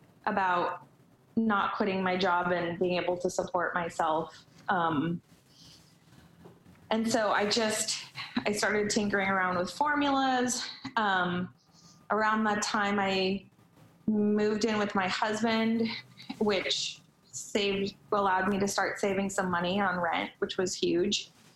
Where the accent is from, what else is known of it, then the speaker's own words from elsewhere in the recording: California, United States; like I'm from California, I find a lot of solace in nature, and I've always just appreciated nature and was raised to appreciate nature.